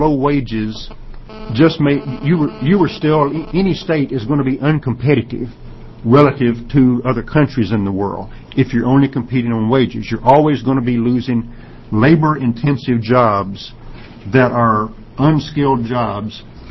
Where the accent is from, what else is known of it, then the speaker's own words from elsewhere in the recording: the South, United States; You may have noticed from my accent, I'm not from around here. I'm from the South originally